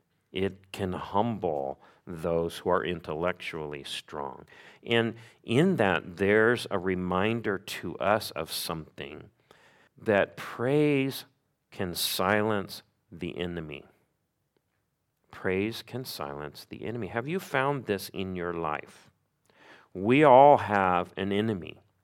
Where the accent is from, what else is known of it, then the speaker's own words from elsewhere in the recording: Missouri, United States; When I grew up in Missouri, and my brothers and I joined the Boy Scouts